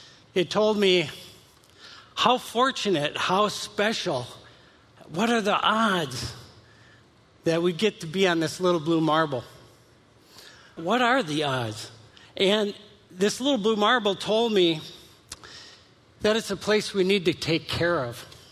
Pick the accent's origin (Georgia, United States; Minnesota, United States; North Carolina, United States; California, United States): Minnesota, United States; I grew up in Minnesota. I grew up on a farm.